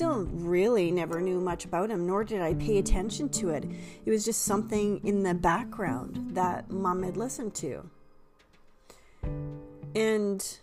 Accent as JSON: {"language": "English", "region": "Ontario", "country": "Canada", "tie": "born or raised there", "said": "Growing up in Southern Ontario, during the summer months, you can find long-standing tradition"}